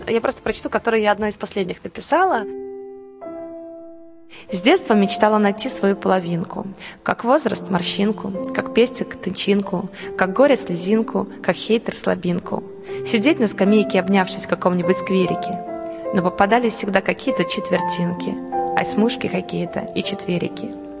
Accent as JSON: {"language": "Russian", "country": "Belarus", "moved": "yes", "lives_now": "Moscow, Russia", "said": "когда я приехала из Беларуси в Москву, я боялась зайти в шоколадницу."}